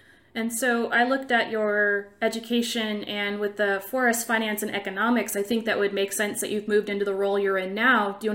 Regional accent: Washington, United States; I'm from Washington State, so I'm a little biased.

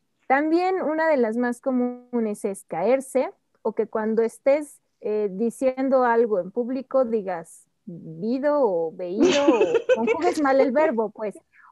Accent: Mexico; la mayoría somos mexicanos

